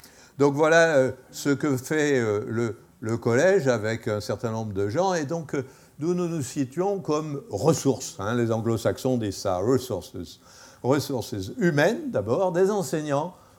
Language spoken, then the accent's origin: French; France; appuyé sur notre ambassade, évidemment, puisqu'on est français